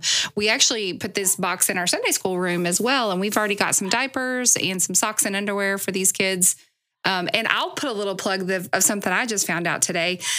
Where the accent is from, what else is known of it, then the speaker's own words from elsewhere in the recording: Mars Hill, North Carolina, United States; I grew up over in Mars Hill. So I know right where Burnsville is.